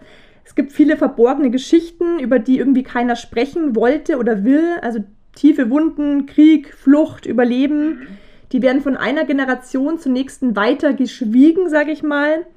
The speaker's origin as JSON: {"language": "German", "town": "Rosenheim", "region": "Bavaria", "country": "Germany", "said": "Rosenheim natürlich auch, also wo ich herkomme."}